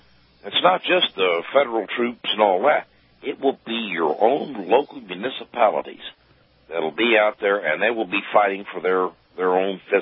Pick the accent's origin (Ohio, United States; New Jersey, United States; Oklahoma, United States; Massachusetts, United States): Oklahoma, United States; And now, where I am in Oklahoma, although I disagree with the overall politics in my home state that I, you know, was I'm a natural born citizen